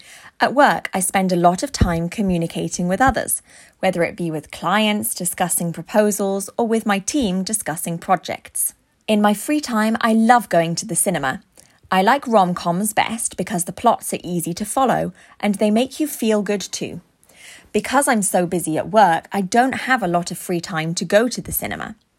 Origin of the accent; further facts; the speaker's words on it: London, United Kingdom; I was born and bred in London and I live alone in a central flat with my pet dog and mice.